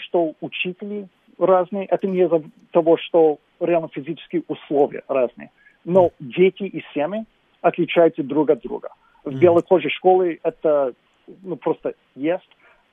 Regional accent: Michigan, United States; Russian is a second language; И я из Мичигана, это северный штат

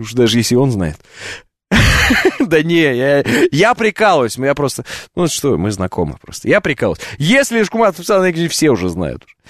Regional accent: Kazakhstan; Сейчас я в сторону своего любимого Казахстана, в котором я родился. Ну, я родился, конечно, в Советском Союзе, а потом Советский Союз распался, и некоторое время я жил в Казахстане.

